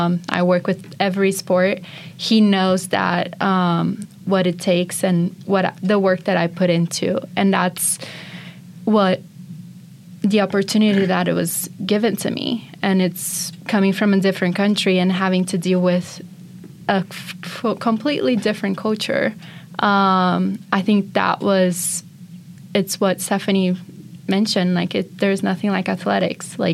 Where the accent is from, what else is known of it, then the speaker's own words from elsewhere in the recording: Brazil; coming in from a different country, I'm from Brazil, came in not knowing what was going on pretty much.